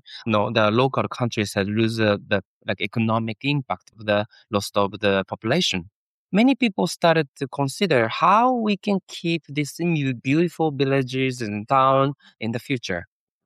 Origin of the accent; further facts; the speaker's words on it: Nagasaki, Japan; born there; English is a second language; I was born in Nagasaki